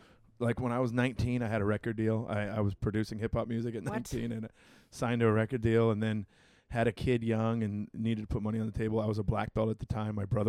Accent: Long Beach, California, United States; also born or lived in Santa Monica / North Hollywood; I grew up in Long Beach.

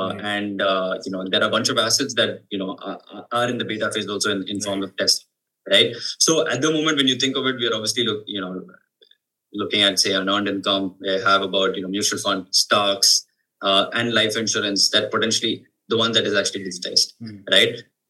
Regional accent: Chennai, Tamil Nadu, India; Rahul and I used to play a lot of football together growing up in Chennai.

